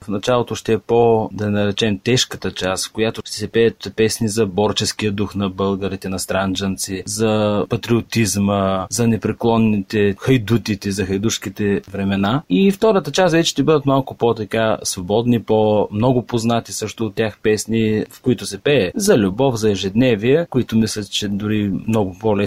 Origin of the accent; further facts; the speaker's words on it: Thrace, Bulgaria; аз като тракиец, който още от дете е бил в тракийската организация